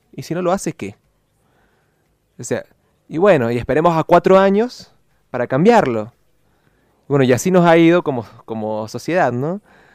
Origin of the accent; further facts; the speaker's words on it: Mendoza, Argentina; nuestra identidad como mendocino se ha caracterizado históricamente como, digamos, un ejemplo dentro de la Argentina